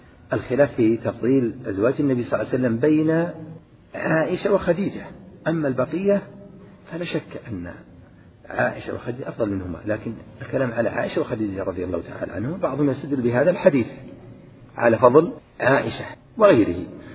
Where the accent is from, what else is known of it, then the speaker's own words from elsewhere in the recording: Najd, Saudi Arabia; والعامة عندنا في نجد يسمونه البقر